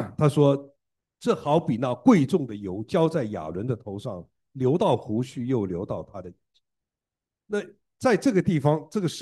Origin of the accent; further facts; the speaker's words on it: China; now in United States; 我们其实都来自中国的五湖四海。啊，我们在中国都不在一个地方的